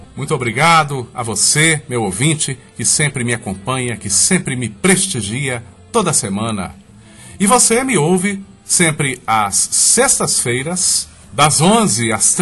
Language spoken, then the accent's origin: Portuguese; Sete Lagoas, Minas Gerais, Brazil; eu sou mineiro de Sete Lagoas, eu sou deficiente visual desde que eu nasci